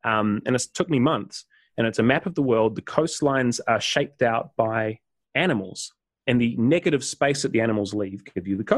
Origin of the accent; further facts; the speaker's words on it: New Zealand; moved away as an adult; But then when I was 21, I moved from New Zealand to the US and to have a backpacking experience. And I ended up spending 2 years exploring across the US and Canada.